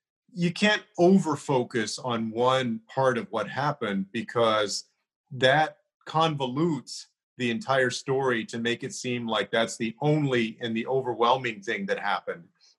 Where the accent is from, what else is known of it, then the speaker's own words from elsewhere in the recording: San Antonio, Texas, United States; some of the bigger counties like Bexar County, my hometown of San Antonio, Harris County, Dallas County